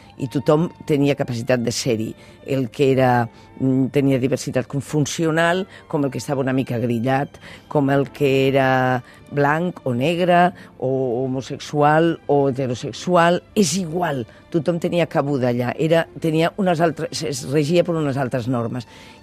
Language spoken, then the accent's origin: Catalan; Valencia, Valencian Community, Spain; jo des de petita vaig néixer a València al si d'una família d'alta burgesia